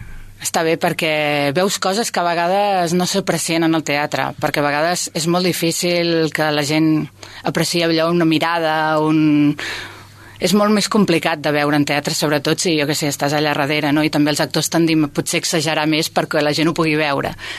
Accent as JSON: {"language": "Catalan", "town": "Sabadell", "region": "Catalonia", "country": "Spain", "tie": "born or raised there"}